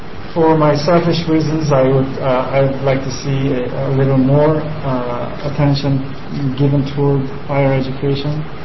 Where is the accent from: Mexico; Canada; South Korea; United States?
South Korea; English is a second language; So I grew up in South Korea, which means government led economic growth